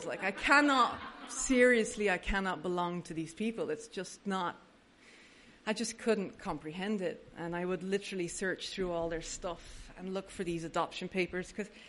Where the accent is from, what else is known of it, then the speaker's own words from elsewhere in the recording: Dublin, Leinster, Ireland; might notice a little tiny bit of an accent. It's faded a lot over the years. I was born in Dublin, Ireland, on Easter Sunday, 1971.